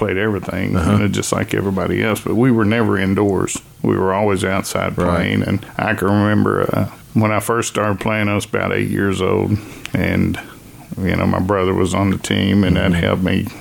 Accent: Ashland, Kentucky, United States; I'm from Ashland, Kentucky. I was in Tomcat. And I played baseball there for 3 years

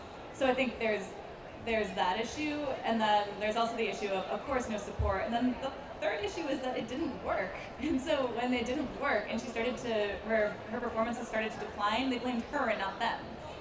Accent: Rhode Island, United States; But, I was from Rhode Island, which is a good state

